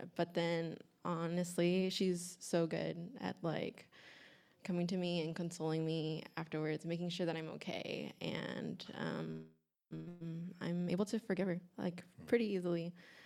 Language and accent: English; Dallas, Texas, United States; So I'm from Dallas, Texas, so very Southern Baptist.